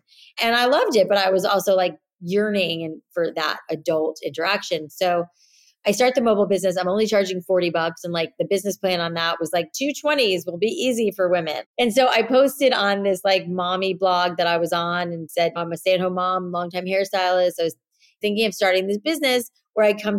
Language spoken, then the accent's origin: English; Florida, United States; now in New York City, United States; I grew up in South Florida. I have naturally curly hair, and hair has always been my passion.